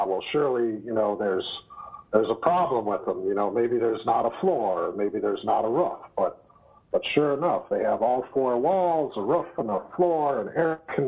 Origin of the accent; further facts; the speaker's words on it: Detroit, Michigan, United States; moved away as an adult; also born or lived in Ohio / Texas; I was born and raised in Detroit up until through high school. And after high school, I went out to college, and then I went on to graduate school. And then, you know, I've lived in Ohio and Texas and all sorts of different places